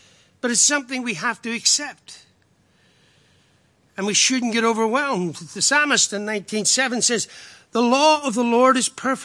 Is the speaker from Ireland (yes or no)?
yes; Ireland; I'm Irish. I'm simple. I can live with that.